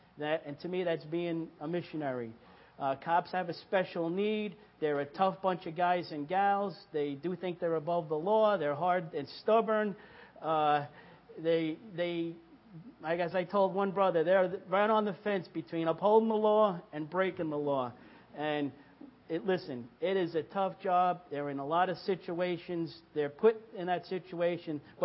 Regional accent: Long Island, New York, United States; born and bred Long Islander, lived there my whole life.

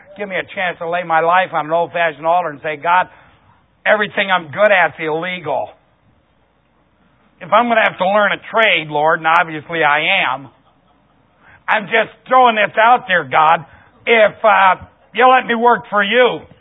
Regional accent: Ohio, United States; I'm from Ohio, and I'm not the only one in this room either that's from Ohio. And I tell you something about the Midwest.

